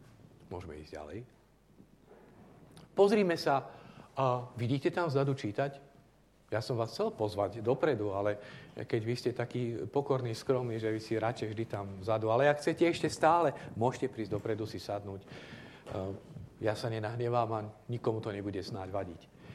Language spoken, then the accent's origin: Slovak; southern Slovakia, Slovakia; ja teraz som z juhu, bývali sme 25 rokov pri Nitre, tam pod Horami.